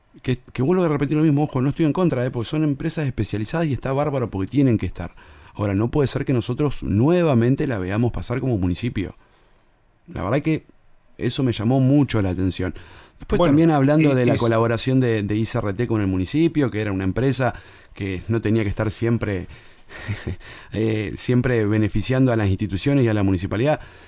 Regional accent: Río Turbio, Santa Cruz, Argentina; Yo nací en Río Turbio, crecí en Río Turbio y me voy a morir en Río Turbio.

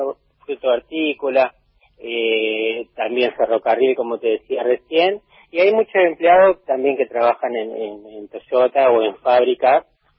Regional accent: San Pedro, Buenos Aires Province, Argentina; now in Alsina, Argentina; yo vengo de San Pedro

